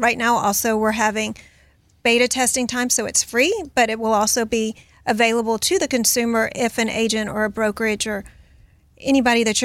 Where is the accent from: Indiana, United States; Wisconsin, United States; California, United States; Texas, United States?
Texas, United States; And since I'm from Texas and since I'm in real estate, I started with real estate contracts.